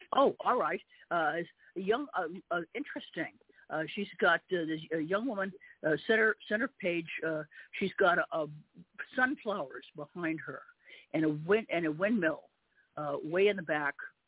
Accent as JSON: {"language": "English", "region": "Illinois", "country": "United States", "said": "I'm from Illinois, and so within spitting distance, a rock throwing distance of Michigan."}